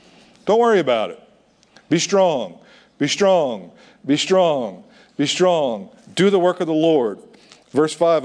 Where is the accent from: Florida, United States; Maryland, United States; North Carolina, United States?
Maryland, United States; Finksburg; I grew up in Finksburg on Markley Road. We had a big, giant hill in our backyard.